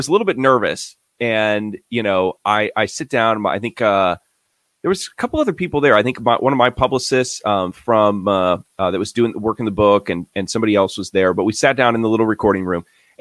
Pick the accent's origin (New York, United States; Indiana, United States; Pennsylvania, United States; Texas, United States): Indiana, United States; after you found out I was from Indiana.